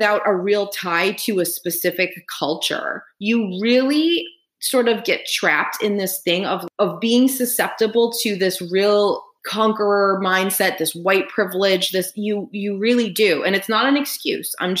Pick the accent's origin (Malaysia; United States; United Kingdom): United Kingdom; I am very British and I appear very British.